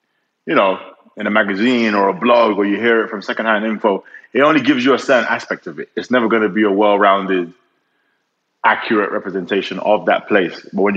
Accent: Nigeria; So I've lived in 4 different countries. I've lived in, you know, I'm Nigerian, but I don't think I had a typical Nigerian upbringing

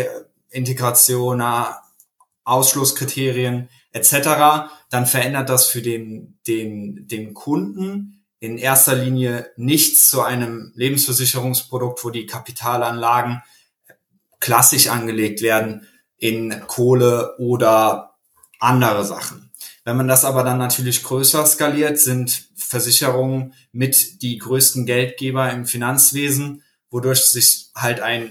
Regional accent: Koblenz, Rhineland-Palatinate, Germany; Genau, ich komme aus Koblenz

